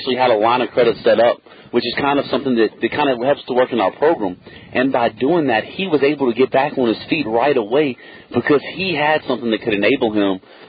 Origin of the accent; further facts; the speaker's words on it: Louisiana, United States; And look, we're from Louisiana, and people say we're a little slower.